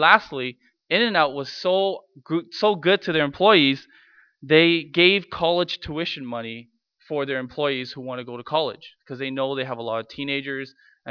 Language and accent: English; Los Angeles, California, United States; I grew up in Los Angeles, and In-N-Out is the place to be.